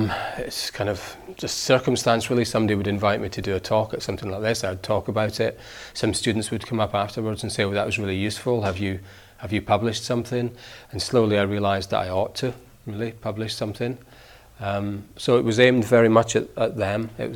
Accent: Scotland, United Kingdom; moved away as an adult; I'm Scottish, actually. I'm not from Manchester. And I went to Manchester because...

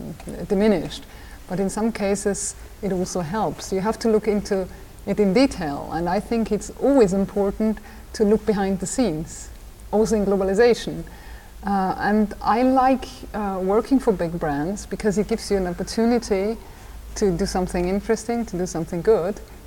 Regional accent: Austria; I was raised in Austria, in a very conservative part of Austria

